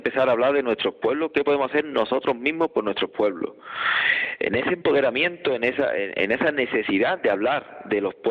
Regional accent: Cuevas del Becerro, Andalusia, Spain; Mi pueblo en concreto, Cuevas del Becerro, se encuentra entre los 10 pueblos que más despoblación han sufrido en los últimos años de la provincia de Málaga.

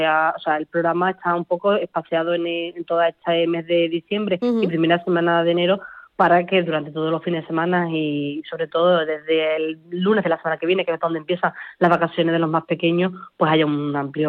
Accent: San Bartolomé de la Torre, Andalusia, Spain; Yo soy de San Bartolomé de la Torre, entonces yo tengo que tirar para mi pueblo.

